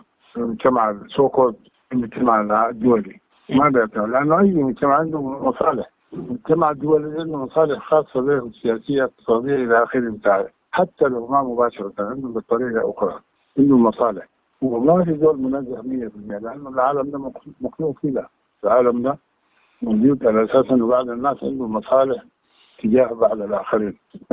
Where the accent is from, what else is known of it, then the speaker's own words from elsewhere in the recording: Darfur, Sudan; أرضنا وشعبنا جينا كدارفوريين